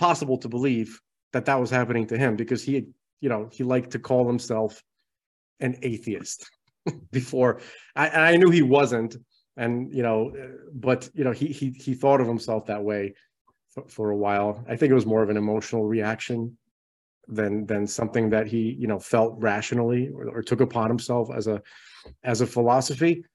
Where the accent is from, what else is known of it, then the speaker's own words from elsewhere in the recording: United States; born there; Well, I was born in the United States, but he was very little when he came over.